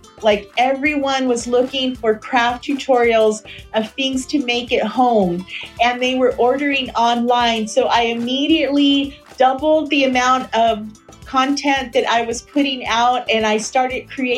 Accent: United States; my husband is Mexican American, I'm Mexican American.

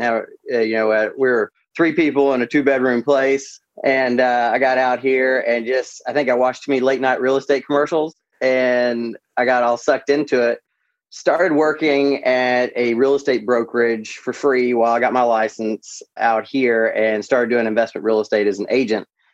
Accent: Tullahoma, Tennessee, United States; I'm from Tullahoma, Tennessee, went to school in Knoxville

